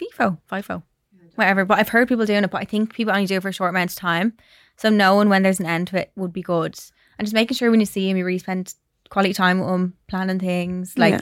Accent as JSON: {"language": "English", "country": "Ireland", "lives_now": "Australia", "said": "I'm from Ireland, but I've lived in Australia for the past year and a half with my partner."}